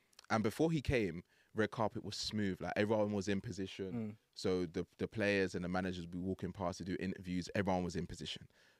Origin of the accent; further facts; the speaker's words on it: London, United Kingdom; born there; I was born in West London.